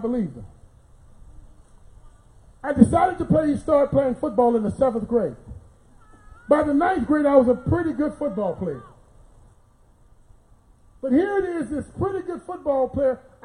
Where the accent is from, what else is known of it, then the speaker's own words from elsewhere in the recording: Dallas, Texas, United States; So when I was growing up in Dallas, Texas, my mama had 10 babies in 10 years.